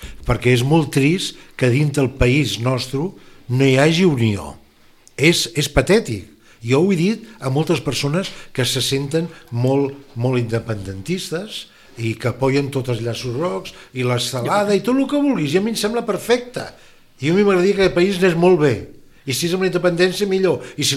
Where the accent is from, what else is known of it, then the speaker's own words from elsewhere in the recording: Catalonia, Spain; accent: Catalan; Jo tinc un accent català parlant castellà.